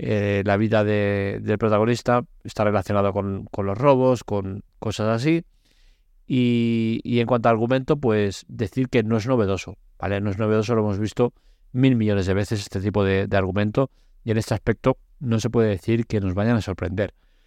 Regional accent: Barcelona, Catalonia, Spain; Yo que soy un enamorado de Madrid, pese a que soy de Barcelona

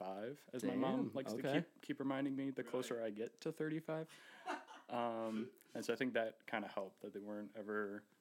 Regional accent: Cheektowaga, New York, United States; Right outside. Right on the edge of like Cheektowaga, Amherst. Grew up there my whole life.

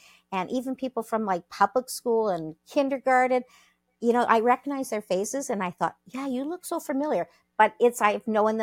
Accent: Toronto, Ontario, Canada; Well, no, I've lived in the GTA, but I was born in Toronto many decades ago. I only admit to 25 years ago, but it's a lot longer than that. But yes, I've lived in Toronto. My family's also from Montreal, and I have family in the States

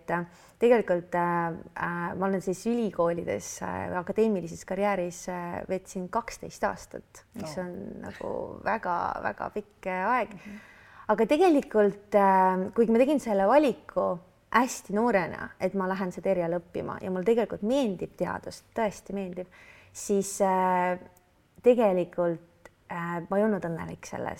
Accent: Viljandi, Viljandi County, Estonia; mina siis alustasin siis täiesti tavalise tüdrukuna Viljandist, olen pärit ja käisin täiesti tavalises koolis ka.

